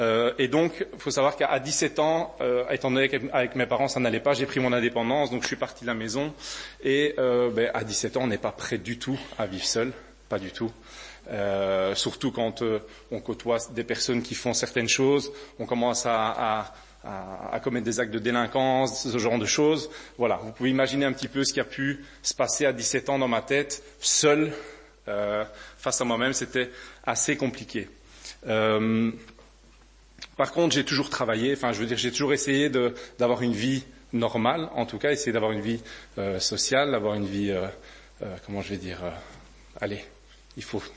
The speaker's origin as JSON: {"language": "French", "town": "Charleroi", "region": "Hainaut", "country": "Belgium", "tie": "born or raised there", "said": "je suis natif de la région de Charleroi. Par contre, vous dire d'où je viens, c'est compliqué parce qu'il faut savoir que j'ai déménagé 9 fois en 18 ans, donc ça fait plus ou moins 2 ans par habitation."}